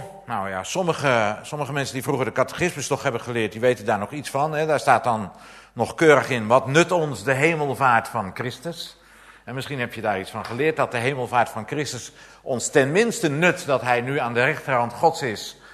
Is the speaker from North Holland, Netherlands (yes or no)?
yes; Enkhuizen, North Holland, Netherlands; in het heidense Noord-Holland, waar ik vandaan kom. In Enkhuizen, daar zijn bijvoorbeeld elke zondag de winkels open.